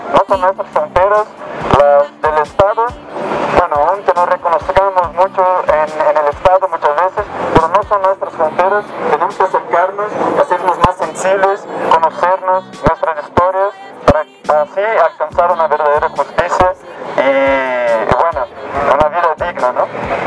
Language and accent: Spanish; Brazil; Yo soy de Brasil